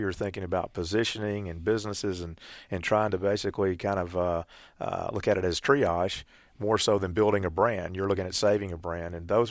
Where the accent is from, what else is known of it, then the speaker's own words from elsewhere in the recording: Louisiana, United States; But the point being is that Penn Square was a known institution to me growing up in Louisiana.